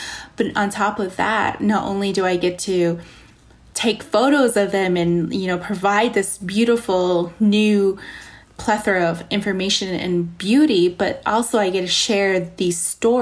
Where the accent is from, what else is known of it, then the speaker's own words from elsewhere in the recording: Navajo Nation, United States; So I come from the Navajo Nation and, you know, we have some fast and fantastic places out there, you know, like Antelope Canyon and all of these beautiful, you know, Monument Valley